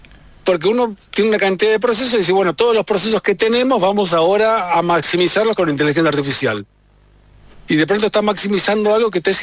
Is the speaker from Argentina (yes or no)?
yes; Argentina; Yo como ciudadano argentino no lo comparto